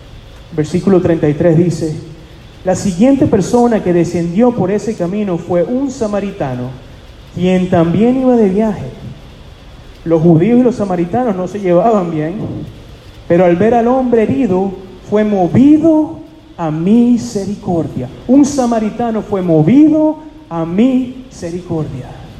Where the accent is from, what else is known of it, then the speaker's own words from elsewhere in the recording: Venezuela; also born or lived in Houston; now in United States; Cuando yo llegué a este país, hermano, yo viví en Houston, Texas. Yo vine de Venezuela directamente a Houston, no dominaba el idioma.